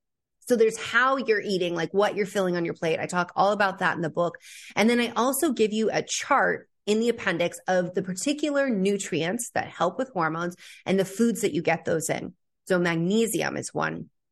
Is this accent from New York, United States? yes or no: no; California, United States; I grew up in California. I'm like, somebody should have like definitely kept me out of the sun more.